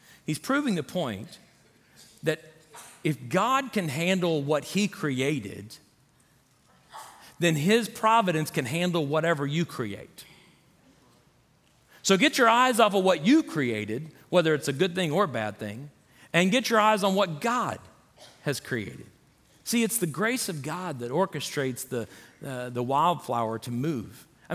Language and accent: English; Florida, United States; and I grew up in Florida, so maybe it's a pink flamingo